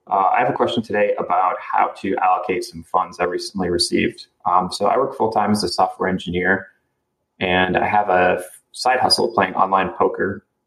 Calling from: Maine, United States; I'm calling from Maine.

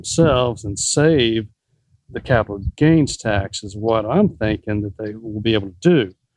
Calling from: Texas, United States; Hey, David … I'm from East Texas.

